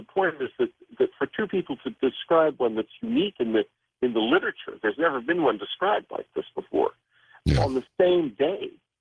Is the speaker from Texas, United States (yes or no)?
yes; San Antonio, Texas, United States; I grew up in San Antonio, Texas, where there are a lot of air bases.